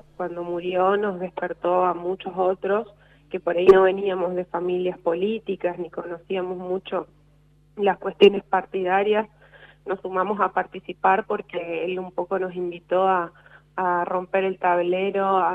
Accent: Argentina

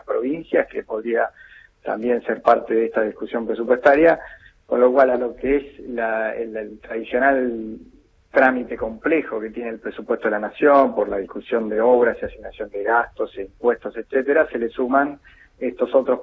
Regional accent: Rosario, Santa Fe, Argentina; Santa Fe Rosario.

